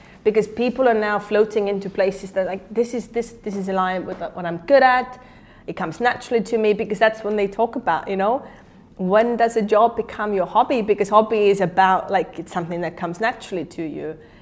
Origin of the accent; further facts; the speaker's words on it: Estonia; English is a second language; moved away as an adult; also born or lived in United States / United Kingdom; now in Singapore; I'm from Estonia and it was quite a small country and I was like, I need to see the world. So I moved away from there 15 years ago. I went to the US, I went to UK, and then I came to Singapore